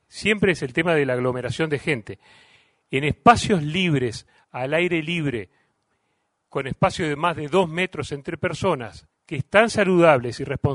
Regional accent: Uruguay

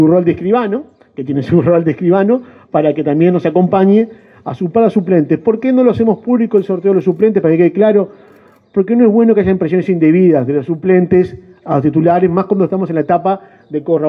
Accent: San Ramón, Canelones, Uruguay; yo soy de San Ramón, me llena de satisfacción estar acá, me crié en este pueblo

